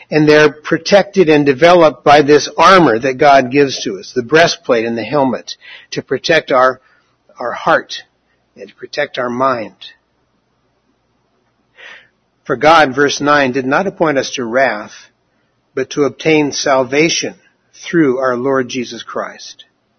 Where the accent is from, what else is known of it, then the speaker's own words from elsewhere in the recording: Albany, United States; So I'm from Albany, not from Portland.